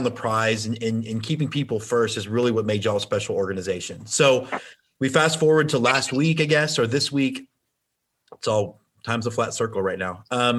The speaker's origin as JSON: {"language": "English", "town": "Houston", "region": "Texas", "country": "United States", "tie": "born or raised there", "said": "I grew up in Houston."}